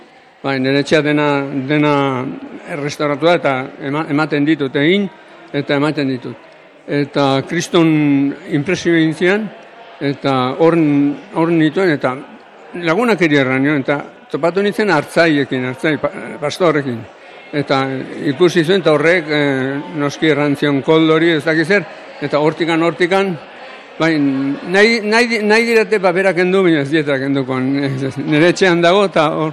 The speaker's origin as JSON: {"language": "Basque", "town": "Alsasua", "region": "Navarre", "country": "Spain", "said": "nik altsoko nizarra naiz, altsoko gauzak izautu ditu nire herrian"}